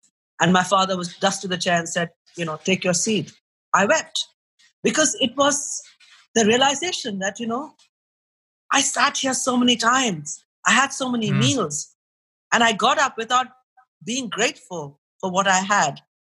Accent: India; I'm an Indian housewife, so this is one thing you always know. In the bazaar, my mother would always roam around and say, you know, keep an eye out and see what there's a glut of.

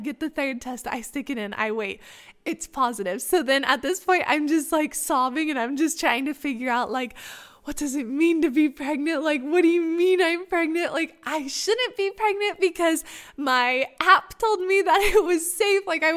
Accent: Romania; if you've seen in my previous episode about growing up in Romania, they have a foundation here

